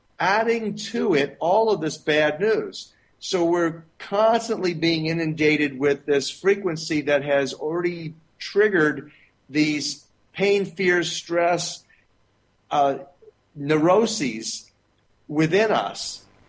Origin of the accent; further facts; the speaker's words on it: Philadelphia, Pennsylvania, United States; And I'm from Philadelphia.